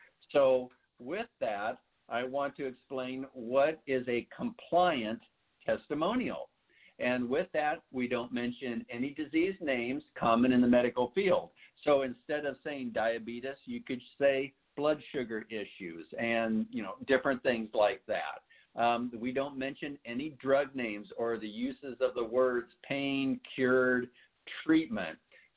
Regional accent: Iowa, United States; there's a reason I moved from Iowa out to Southern California so I could enjoy the weather for a period of time.

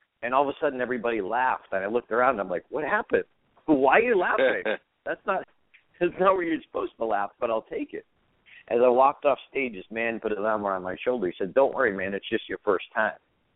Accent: Boston, Massachusetts, United States; moved away as an adult; now in Las Vegas, United States; I'm talking to you from Las Vegas, where I live. I grew up in Boston. I moved here about 8 years ago

